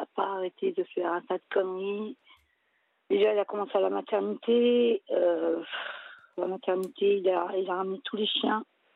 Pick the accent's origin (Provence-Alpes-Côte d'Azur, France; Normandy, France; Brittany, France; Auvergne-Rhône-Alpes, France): Provence-Alpes-Côte d'Azur, France; Marseille; now in Montpellier, France; Je suis de Marseille à la base, mais en ce moment, je suis à Montpellier.